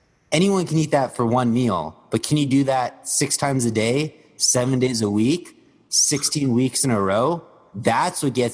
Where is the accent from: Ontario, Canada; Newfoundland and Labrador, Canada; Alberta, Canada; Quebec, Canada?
Alberta, Canada; Edmonton; I grew up in Edmonton, and I started working out when I was 13.